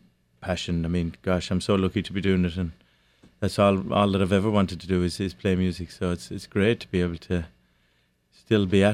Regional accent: England, United Kingdom; I was brought up in England as well. Funny enough, but to Irish parents. But I'm the youngest of four children.

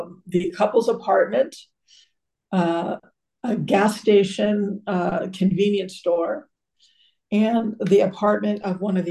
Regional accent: Connecticut, United States; My dad was in the Air Force, so we traveled a bunch. But my parents retired to Connecticut, where I went to high school.

